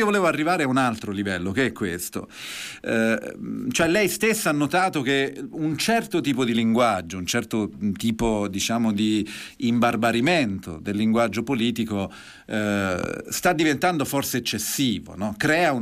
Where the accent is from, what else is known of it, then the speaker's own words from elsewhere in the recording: Campania, Italy; Io sono campano, quindi siamo coterronei